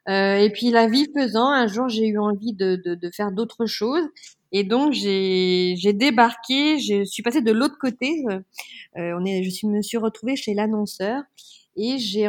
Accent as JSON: {"language": "French", "town": "Lyon", "region": "Auvergne-Rhône-Alpes", "country": "France", "tie": "born there", "said": "je suis née à Lyon, j'ai fait mes études à Lyon."}